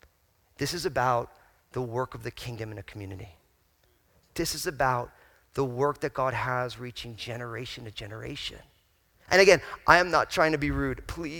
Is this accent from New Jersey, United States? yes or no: yes; Old Bridge, New Jersey, United States; I grew up in Old Bridge, New Jersey. So like I was socialized to be rude.